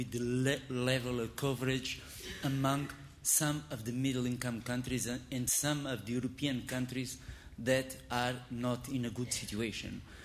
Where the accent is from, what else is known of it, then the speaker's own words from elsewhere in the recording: Portugal; English is a second language; I'm from Portugal, and personally living with HIV.